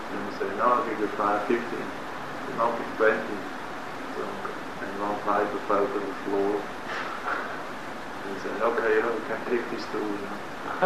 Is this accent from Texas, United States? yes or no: no; Connecticut, United States; English is a second language; And I said, no, I come from Connecticut.